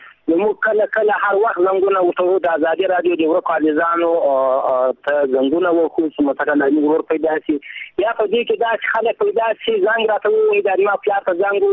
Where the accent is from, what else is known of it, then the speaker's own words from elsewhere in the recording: Gilan, Ghazni, Afghanistan; now in Iran; زه د غزنی ولایت ګیلان دی ولسوالۍ د رسنۍ د اوسیدونکی یم.